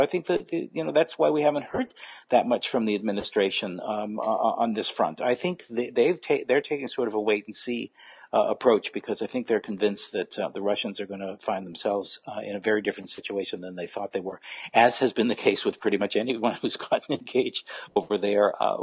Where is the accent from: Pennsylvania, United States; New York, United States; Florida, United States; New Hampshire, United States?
New Hampshire, United States; As you know, I grew up in New Hampshire and cut my teeth on the New Hampshire presidential primaries for years.